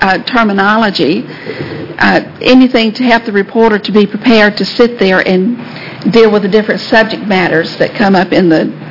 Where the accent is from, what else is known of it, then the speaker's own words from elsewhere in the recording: South Carolina, United States; from South Carolina.